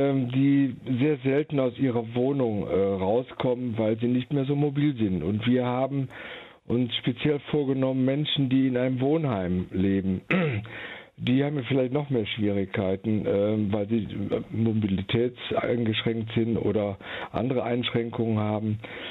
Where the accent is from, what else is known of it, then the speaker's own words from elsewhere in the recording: Hattingen, North Rhine-Westphalia, Germany; und wollte die Idee nach meiner Heimatstadt Hattingen bringen.